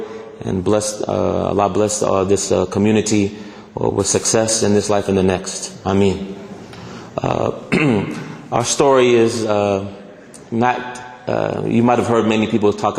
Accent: New York, United States; I was born in New York in 1977. And I lived in New York for approximately 11 years.

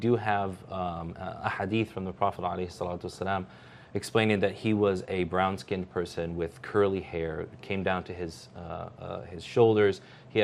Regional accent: Detroit, Michigan, United States; born there; I was born in Detroit, Michigan.

